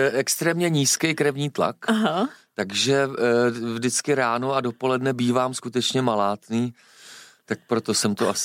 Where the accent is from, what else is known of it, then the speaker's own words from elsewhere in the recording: East Bohemia, Czechia; Ano, já jsem právě z Podkrkonoší, z východních Čech a tam je to krajová specialita a proto ji mám rád.